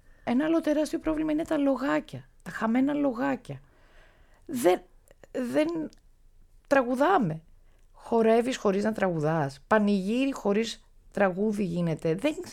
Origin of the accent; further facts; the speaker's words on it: Athens, Attica, Greece; κι ας είμαι από το Παγκράτη, ενώ είμαι στη Σαμαρίνα.